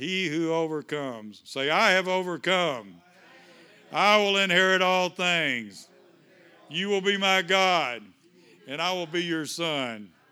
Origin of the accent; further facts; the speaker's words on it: Kentucky, United States; Wash, I'm sorry, I'm from Kentucky.